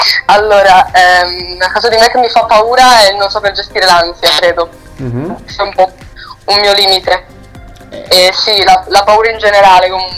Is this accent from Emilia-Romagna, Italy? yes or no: yes; Ferrara, Emilia-Romagna, Italy; now in Rome, Italy; io sono di Ferrara ma mi sono trasferita a Roma da un mesetto